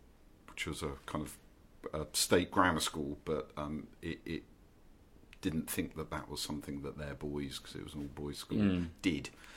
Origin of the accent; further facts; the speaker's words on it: Deal, South East England, United Kingdom; the public library in my hometown in Deal in Kent a lot